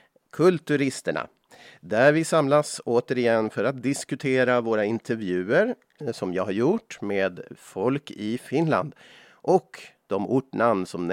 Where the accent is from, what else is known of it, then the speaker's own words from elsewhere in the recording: Sweden; first language Swedish; Och även mitt språk är svenska från början, för jag kommer ju från Sverige.